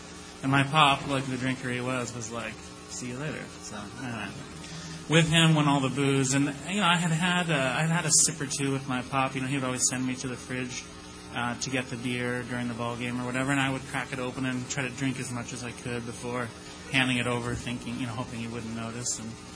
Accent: Ann Arbor, Michigan, United States; I grew up in Ann Arbor, Michigan. So all this takes place there.

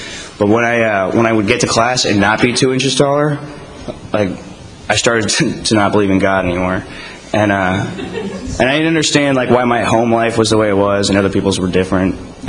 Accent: California, United States; so I grew up in California in a little town right outside of, 10 miles outside of San Francisco.

